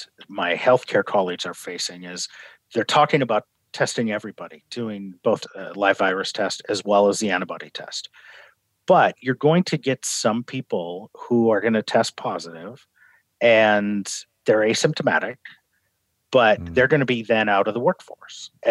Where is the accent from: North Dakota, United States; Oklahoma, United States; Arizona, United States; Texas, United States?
North Dakota, United States; So I come from the Midwest, where we try to, you know, not get too afraid of things. I think that, you know, my North Dakota roots tell me